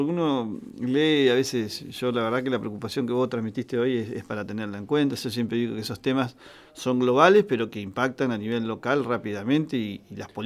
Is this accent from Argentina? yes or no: yes; Patagonia, Argentina; Bueno, somos patagónicos, che.